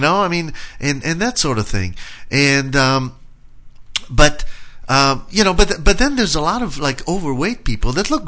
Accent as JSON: {"language": "English", "country": "Israel", "said": "I'm originally from Israel and stuff."}